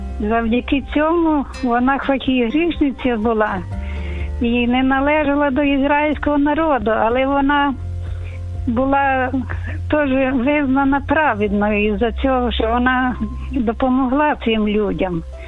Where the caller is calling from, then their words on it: Chernivtsi, Chernivtsi Oblast, Ukraine; Доброго Божого дня. Вітаю всіх. Я з Чернівці